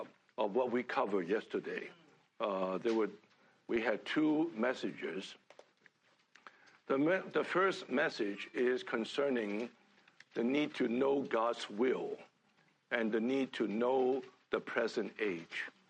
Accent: Hong Kong; born there; I was born in Hong Kong. I was born in a middle class, low middle class family.

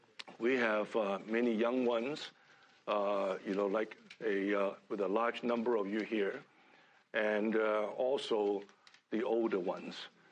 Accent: Hong Kong; born there; I was born in Hong Kong. I was born in a middle class, low middle class family.

